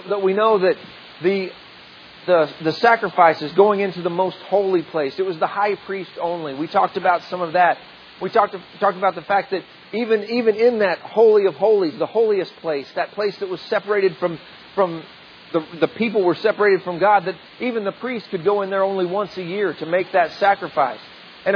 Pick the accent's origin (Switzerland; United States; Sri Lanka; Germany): United States; Oklahoma; our family, like, you know, you all know, we come from Oklahoma.